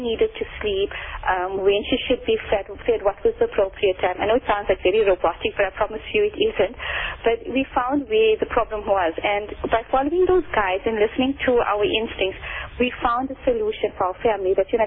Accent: Johannesburg, Gauteng, South Africa; now in Durban, South Africa; I am originally from Johannesburg and I got a degree in law as well as conveyancing. When I got married, I moved to Durban

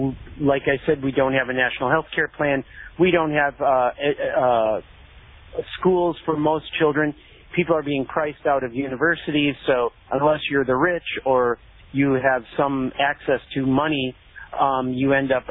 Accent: Santa Monica, California, United States; I'm from Santa Monica, California, where I thought that was the most homeless I'd ever seen in my life was in my own hometown.

